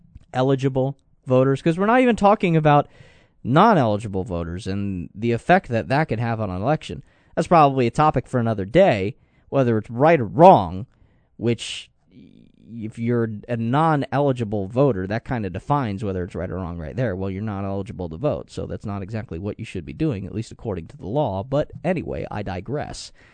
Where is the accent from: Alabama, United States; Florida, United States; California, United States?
Florida, United States; I hail from Florida.